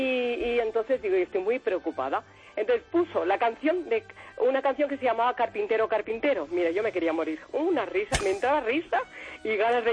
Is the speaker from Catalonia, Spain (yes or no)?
yes; Badalona, Catalonia, Spain; Y yo soy de Badalona, vivía en Badalona.